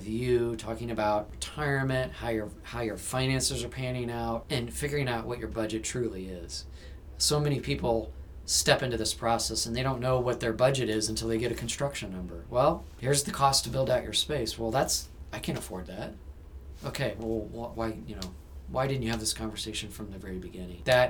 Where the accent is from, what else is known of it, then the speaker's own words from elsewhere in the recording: Indiana, United States; I'm not English, so I don't have a specific team that I root for. So I grew up playing soccer here in Central Indiana many, many years ago